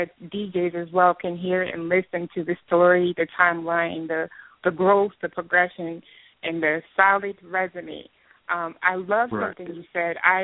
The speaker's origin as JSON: {"language": "English", "region": "Texas", "country": "United States", "tie": "born or raised there", "also_born_or_lived": "Lima, Ohio", "said": "I was actually born in Lima, Ohio, and raised in Texas."}